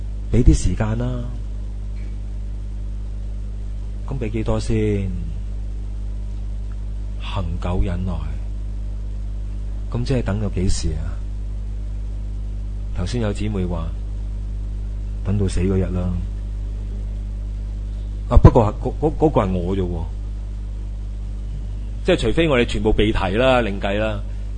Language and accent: Cantonese; China; 觉得我们中国人的说话真的很难听啊